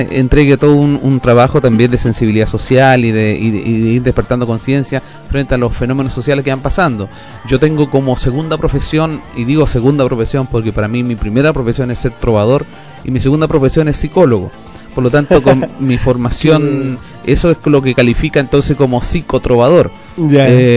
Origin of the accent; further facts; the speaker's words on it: Iquique, Tarapacá, Chile; moved away as an adult; now in Santiago, Chile; yo soy un chileno, ¿cierto? Nacido en el norte del país, nacido y criado y mal criado en Iquique, y me vine por allá por el año 85 a radicar a Santiago